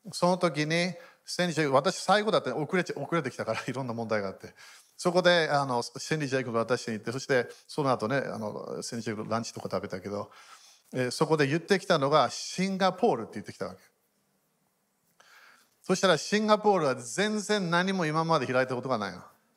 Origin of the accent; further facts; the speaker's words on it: United Kingdom; Japanese is a second language; 23度、暑い、23度、ごめん、イギリス人なのでごめんね、寒いのが好きなんだよね。